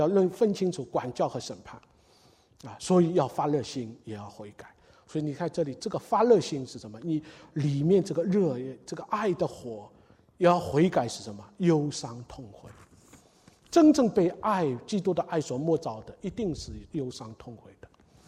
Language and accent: Chinese; Shanghai, China; 是在一个我们上海人叫洋房了